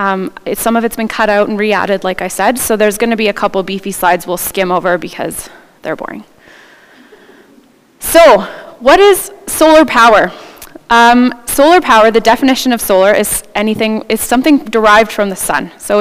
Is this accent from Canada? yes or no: yes; Calgary, Alberta, Canada; I went to UBC, but I'm from Calgary.